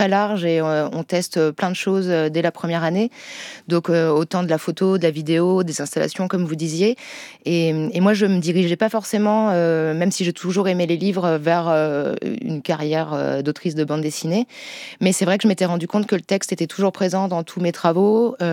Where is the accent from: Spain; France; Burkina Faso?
France; Nouvelle-Aquitaine; on vient des Deux-Sèvres toutes les deux.